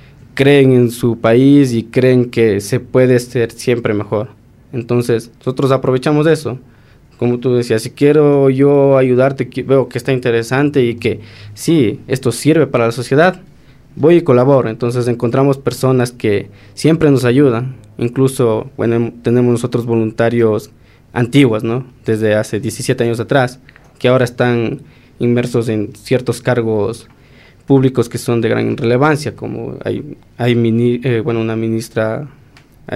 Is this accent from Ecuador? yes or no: yes; Ecuador